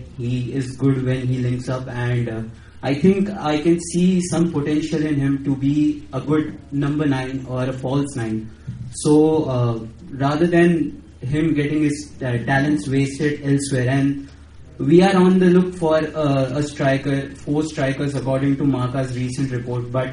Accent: Mumbai, Maharashtra, India; But it's great to be interacting with you guys again. And I'm from Mumbai.

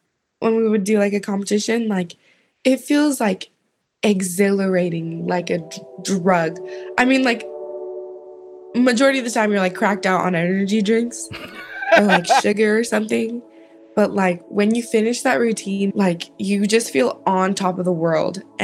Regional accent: Redlands, California, United States; I'm 18 and I'm from Redlands, California.

